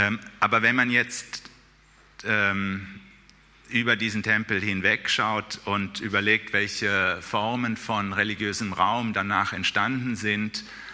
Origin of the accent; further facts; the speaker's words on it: Cologne, North Rhine-Westphalia, Germany; Ich komme aus Köln, das ist dann ein leicht patriotisches Bild.